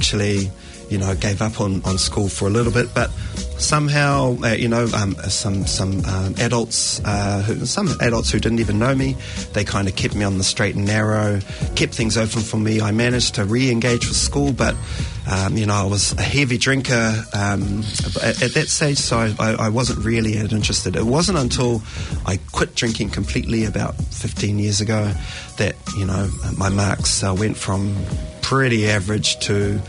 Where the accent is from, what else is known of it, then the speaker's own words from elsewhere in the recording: Auckland, New Zealand; I came from Mangere Intermediate. My brothers and my cousins, we all came from South Auckland, all caught the South Auckland buses into Grammar, because we were lucky that our dads had gone there.